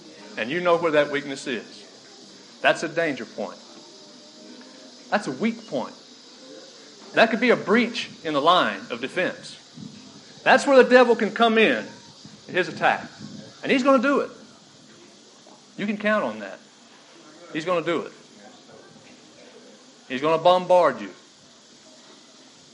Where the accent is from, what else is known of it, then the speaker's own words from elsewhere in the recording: La Ronge, Saskatchewan, Canada; I'm here with my wife, Tammy. And we're from LaRonger.